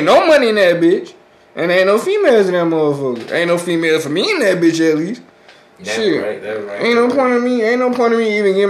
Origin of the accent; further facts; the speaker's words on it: Macon, Georgia, United States; I'm from Macon, Georgia. I was born in Bloomfield, but moved into a better part of town at a young age.